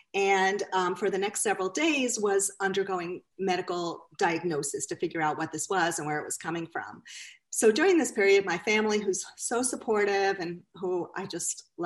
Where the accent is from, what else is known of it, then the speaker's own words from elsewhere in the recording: New York, United States; also born or lived in Florida; now in Florence, United States; I am calling in from Florence, Vermont, where we have lived for just 1 year. We moved here from Florida and we're originally from New York.